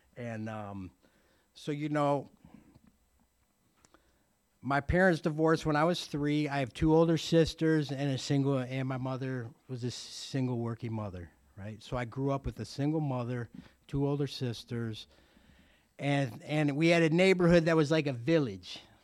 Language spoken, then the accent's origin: English; Cleveland, Ohio, United States; born there; moved away as an adult; now in San Diego, United States; I was born in Cleveland. I was born in Cleveland, Ohio. And my first 14 years in sobriety were there, and then I moved to San Diego.